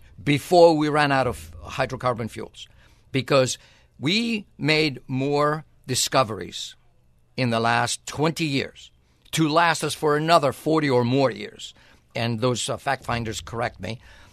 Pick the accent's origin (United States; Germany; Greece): Greece; I'm as you know, I'm Greek, but very American. I'm American